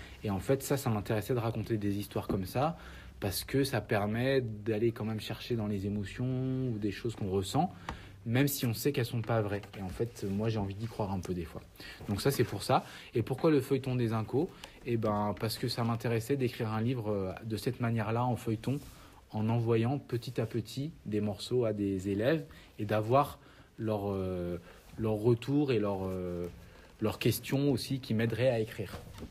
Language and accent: French; Auvergne-Rhône-Alpes, France; Je viens de Haute-Loire, pas très loin d'une ville qui s'appelle le Puy-en-Velay. Mais j'habite dans un petit village dans la montagne.